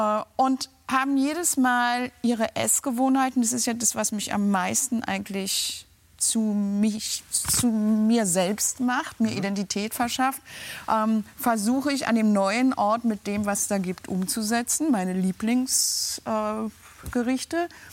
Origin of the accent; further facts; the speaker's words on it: Berlin, Germany; Also ich bin ja Berlinerin.